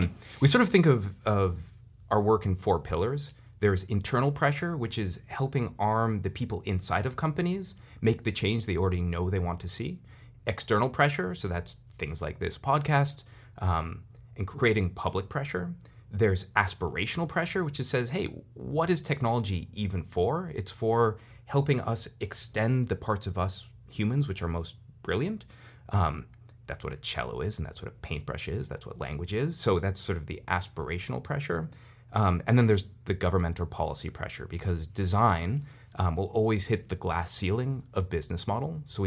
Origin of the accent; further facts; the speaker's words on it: California, United States; because I'm from Silicon Valley, so I think in terms of products and companies.